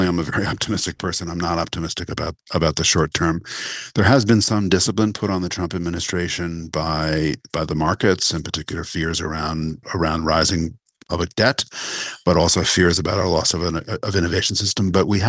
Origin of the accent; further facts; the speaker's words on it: United States; As an American, to watch this happen is horrifying.